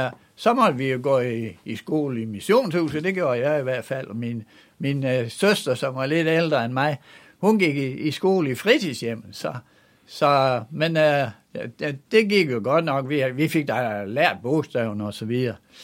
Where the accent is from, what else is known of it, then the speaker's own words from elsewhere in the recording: Troldhede, Central Denmark Region, Denmark; Jeg kommer fra Troldhede af. Der var mit barndomshjem.